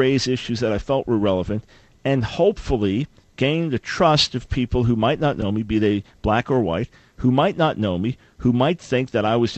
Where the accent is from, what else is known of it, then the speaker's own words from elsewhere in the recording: New York, United States; Go Celtics, yes, because I'm a New Yorker, which means that you always root against the California teams, okay?